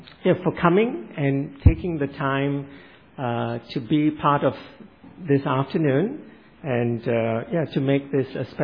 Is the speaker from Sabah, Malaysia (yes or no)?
no; Petaling Jaya, Selangor, Malaysia; I grew up in Malaysia and attended an Anglican church in Petaling Jaya, which is about 30 minutes from Kuala Lumpur.